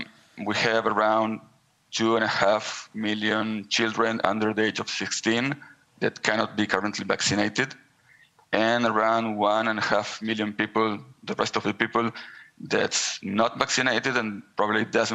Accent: Israel; I'm from Israel

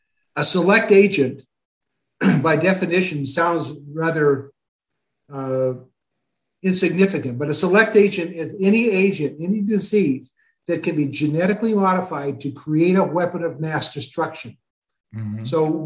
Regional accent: England, United Kingdom; I'm English.

